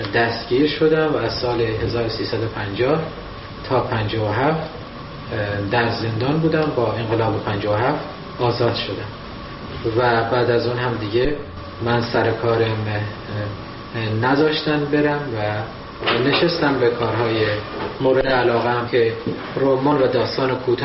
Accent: Kermanshah, Iran; من در کرمانشاه به دنیا آمدم سال 1320 خورشیدی و در کرمانشاه به مدرسه رفتم و دبیرستان و بعد به دانشگاه‌های مقدماتی رفتم.

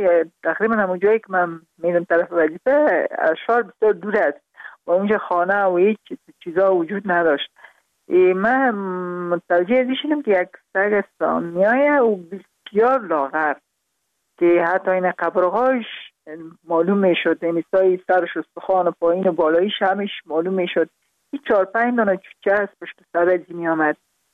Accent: Parwan, Afghanistan; also born or lived in Kabul; برای ما البته در خود شهر کابل به دنیا آمدیم، من از پروان هستم،

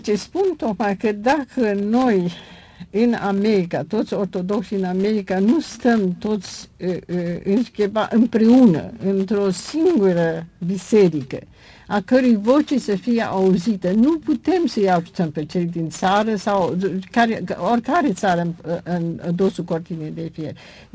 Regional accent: Bucharest, Romania; Așa, eu m-am născut în Palatul Cotroceni. Eu am crescut în timpul cel mai frumos al țării românești, când totul era în fel, România mare

